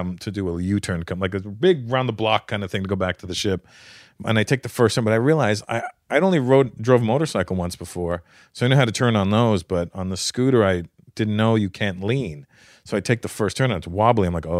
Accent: Toronto, Ontario, Canada; born there; I was born in Toronto.

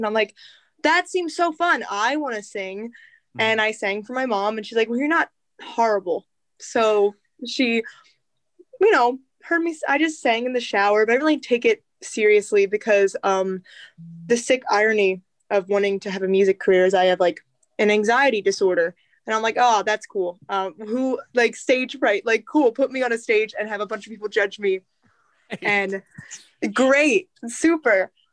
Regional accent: Langhorne, Pennsylvania, United States; I grew up in Langhorne, Pennsylvania, which is like right outside of Philadelphia.

